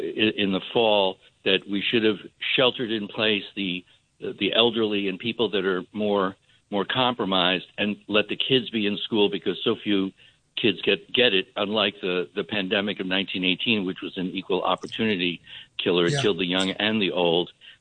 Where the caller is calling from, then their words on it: Maury Island, Washington, United States; Maury Island is connected by an isthmus to Vashon Island. So people sometimes think I'm calling from Hawaii.